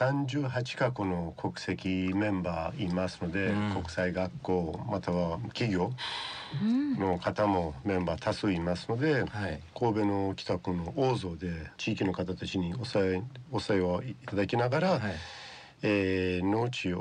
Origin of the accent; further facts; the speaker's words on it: Tehran, Tehran Province, Iran; now in Japan; イラン・ペルシャ出身なので、首都テヘランですね。